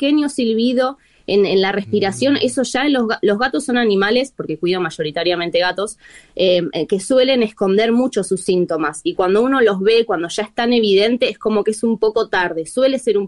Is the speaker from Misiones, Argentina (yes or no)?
no; Buenos Aires, Argentina; Sí, soy de Capital Federal, porteña.